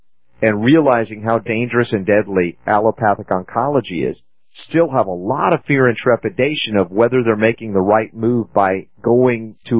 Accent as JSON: {"language": "English", "town": "Bremen", "region": "Georgia", "country": "United States", "tie": "born or raised there", "said": "How do they say it, Bremen or Bremen? And I grew up in Georgia, and I don't remember."}